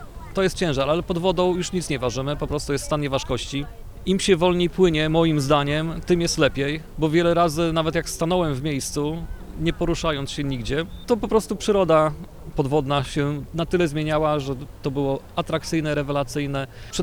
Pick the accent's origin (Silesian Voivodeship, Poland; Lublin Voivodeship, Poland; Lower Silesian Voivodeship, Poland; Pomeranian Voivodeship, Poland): Pomeranian Voivodeship, Poland; Gdańsk; pochodzę z Gdańska.